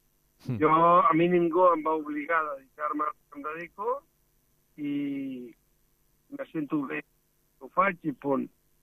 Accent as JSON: {"language": "Catalan", "region": "Catalonia", "country": "Spain", "said": "aquí ja saps, tenim una tara que és que som catalans."}